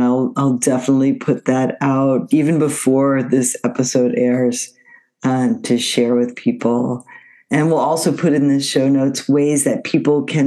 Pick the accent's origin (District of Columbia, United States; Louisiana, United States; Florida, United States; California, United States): Louisiana, United States; New Orleans; I know growing up in New Orleans, in the New Orleans area, that was something that was so much part of my life